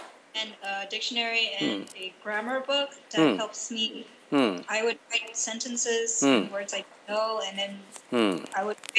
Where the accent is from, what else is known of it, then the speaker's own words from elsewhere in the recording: Los Angeles, California, United States; born there; I was born in Los Angeles.